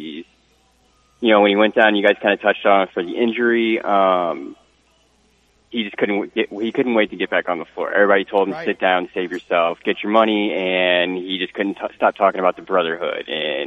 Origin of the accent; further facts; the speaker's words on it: St. Louis, Missouri, United States; I'm from St. Louis originally and got a lot of crap growing up for being a Duke fan and all that my entire life